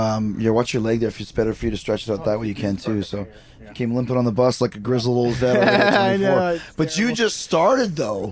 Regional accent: Winnipeg, Manitoba, Canada; the Burt in Winnipeg, Manitoba, Canada, my hometown.

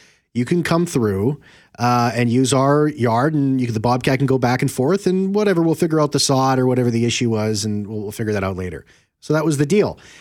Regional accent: Winnipeg, Manitoba, Canada; When I was living in North Kildonan, well, I grew up in North Kildonan

